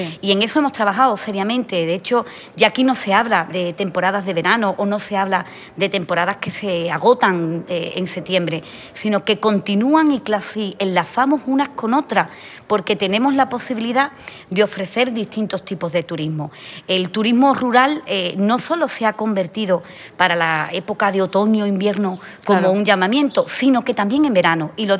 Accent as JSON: {"language": "Spanish", "town": "Sanlúcar de Barrameda", "region": "Andalusia", "country": "Spain", "said": "yo además que soy de Sanlúcar, claro, estoy aquí al lado. Soy casi vecina de Chipiona."}